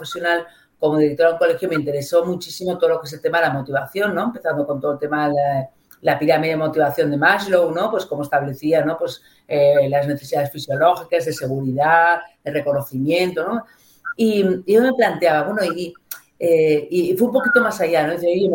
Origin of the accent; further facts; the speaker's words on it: Barcelona, Catalonia, Spain; born there; además nací en Barcelona, o sea, soy española y catalana